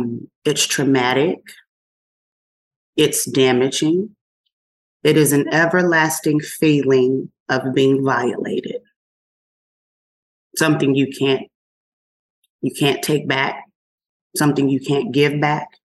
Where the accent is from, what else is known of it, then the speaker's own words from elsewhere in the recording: Philadelphia, Pennsylvania, United States; I'm a chick from Philly, from South Philly.